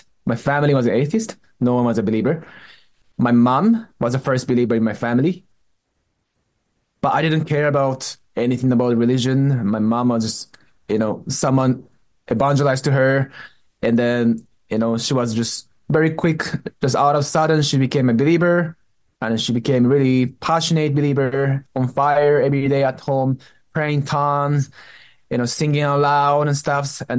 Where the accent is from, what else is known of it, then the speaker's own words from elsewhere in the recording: Japan; also born or lived in California, United States; I'm originally from Japan.